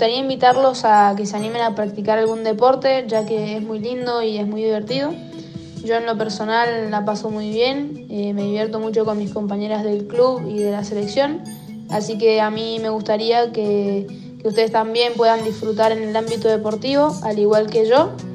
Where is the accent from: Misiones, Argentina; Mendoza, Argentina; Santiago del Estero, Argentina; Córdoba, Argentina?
Mendoza, Argentina; tengo 16 años y soy de Mendoza.